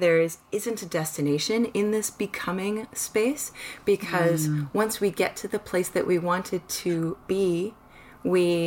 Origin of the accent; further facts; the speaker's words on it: Canada; I'm from Canada.